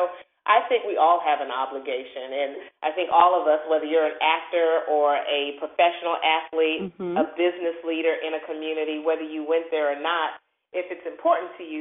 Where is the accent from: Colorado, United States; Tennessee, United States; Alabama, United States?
Colorado, United States; Colorado Springs; also born or lived in all different places; I'm from Colorado Springs, Colorado, lived in all different places because I was a military child